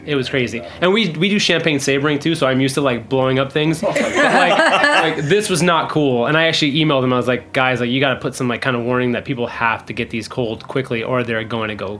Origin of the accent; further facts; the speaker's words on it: Vermont, United States; So Lost Nation, I'm from Vermont, like always had tons of Lost Nation though.